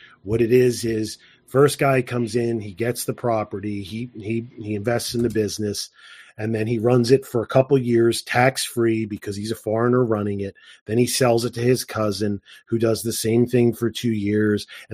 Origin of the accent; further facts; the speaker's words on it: New Jersey, United States; I was talking about growing up, where I grew up in New Jersey.